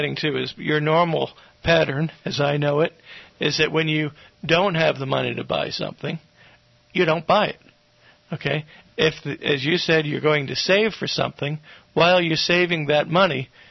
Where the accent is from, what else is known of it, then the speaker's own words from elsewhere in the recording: New York, United States; I'm from New York, but there was a guy called Crazy Eddie